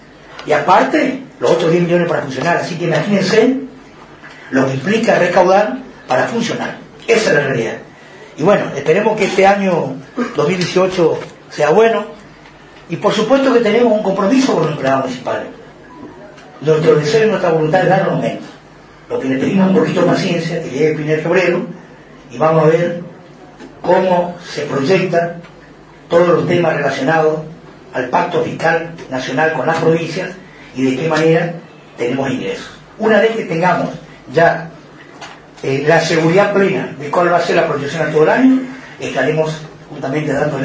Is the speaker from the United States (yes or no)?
no; Argentina; somos todos argentinos